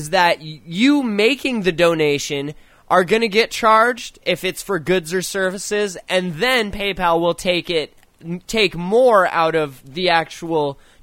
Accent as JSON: {"language": "English", "region": "California", "country": "United States", "said": "I came from California, like fucking 15 some odd years ago"}